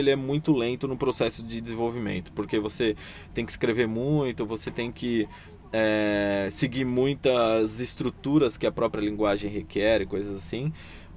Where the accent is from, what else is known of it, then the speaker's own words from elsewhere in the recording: Santo André, São Paulo, Brazil; de novo, sou de Santo André, 1 km, 17 km da capital.